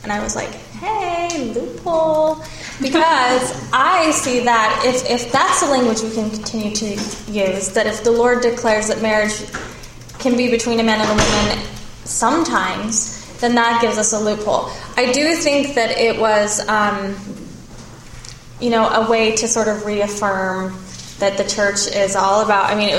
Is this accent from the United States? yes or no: yes; Utah, United States; at least I grew up in Utah being told, oh, that these guys are wicked